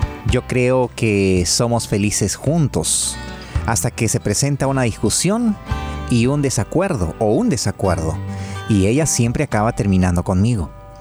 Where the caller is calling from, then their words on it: Argentina; Hola, ¿qué tal? Soy de Argentina. Los escucho casi todos los días en mi tienda.